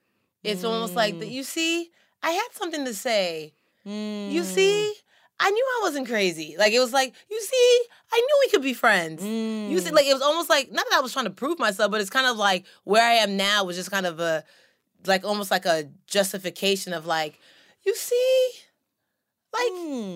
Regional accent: Nigeria; I don't know if it's because we're Nigerian

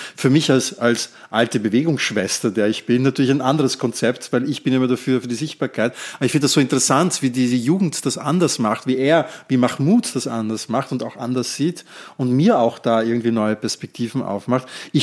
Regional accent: Netherlands; obwohl ich als Niederländer natürlich mir einen niederländischen Sieg gleichzeitig wünsche

